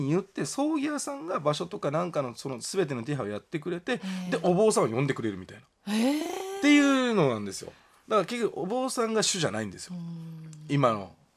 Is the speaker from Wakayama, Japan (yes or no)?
yes; Wakayama, Japan; moved away; 僕も田舎出身で東京に出てきますよね